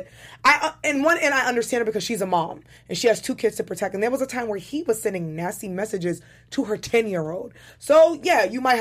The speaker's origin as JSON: {"language": "English", "region": "New York", "country": "United States", "said": "As a New Yorker, you know what I'm saying"}